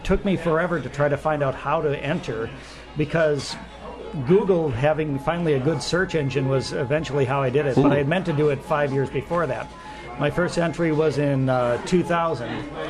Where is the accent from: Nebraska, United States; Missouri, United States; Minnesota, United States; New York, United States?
Minnesota, United States; Minneapolis; I come from Minnesota. I grew up in Minneapolis.